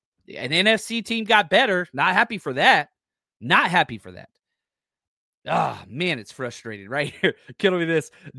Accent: Dallas, Texas, United States; Born and raised in Dallas my entire life.

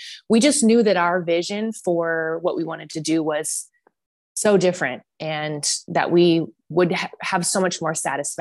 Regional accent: Nebraska, United States; So I grew up in Nebraska, which is in the middle of America. There's, you know, cows and church and really, really, really nice people.

